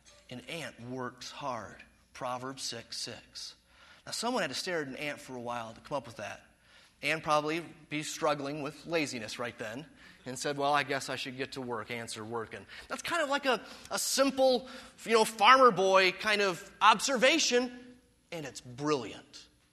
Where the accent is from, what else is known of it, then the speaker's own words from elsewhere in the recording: Detroit, Michigan, United States; moved away as an adult; I moved from Detroit to Virginia to go to, remember, Detroit, Motown, they don't do southern sayings there, to Virginia to go to college.